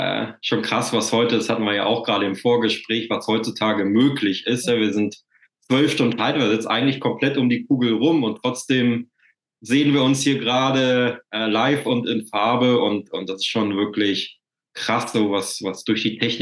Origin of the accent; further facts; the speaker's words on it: Germany; Ich komme aus der Nähe von Hamburg gebürtig, bin jetzt aber in die Pfalz runtergezogen.